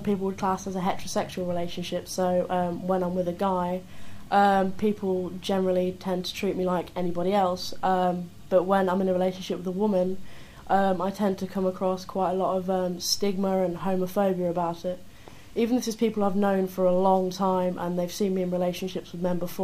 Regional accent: Grantham, East Midlands, United Kingdom; I'm 22. I'm from Lincolnshire, Grantham more specifically. I'm a student in my final year at university doing a criminology degree.

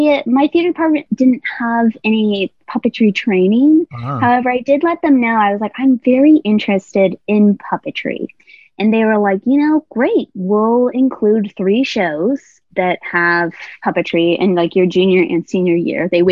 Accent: Michigan, United States; moved away as an adult; I grew up in Michigan.

